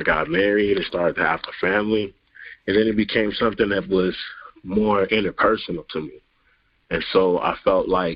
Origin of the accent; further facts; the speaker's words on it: Los Angeles, California, United States; I grew up in South Central, so it's that West Coast hip-hop.